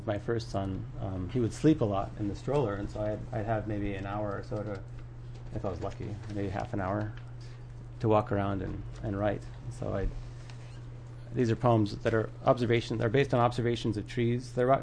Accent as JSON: {"language": "English", "region": "the West", "country": "United States", "tie": "born or raised there", "said": "And I, growing up in the West, the sight, the scent of pine trees really does something to me."}